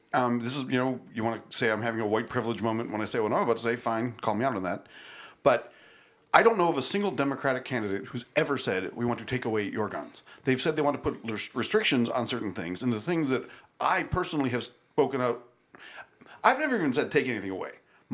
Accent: Buffalo, New York, United States; I'm from Buffalo. I can tell you that the SAFE Act in New York is a garbage law

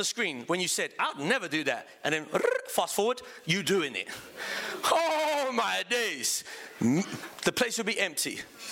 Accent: England, United Kingdom; yeah, because he knew I was from England.

